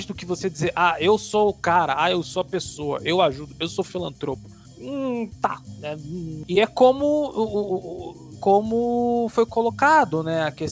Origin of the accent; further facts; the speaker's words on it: Rio de Janeiro, Brazil; now in Brasília, Brazil; Eu hoje moro em Brasília, venho do Rio de Janeiro.